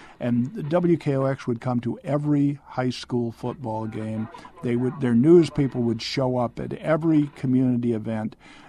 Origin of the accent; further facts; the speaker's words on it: Natick, Massachusetts, United States; I'm basically a Massachusetts kid, and I grew up in Natick, Massachusetts